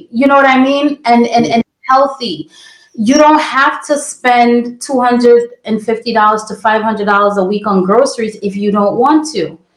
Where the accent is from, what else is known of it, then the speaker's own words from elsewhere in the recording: Brooklyn, New York, United States; I grew up in Brooklyn.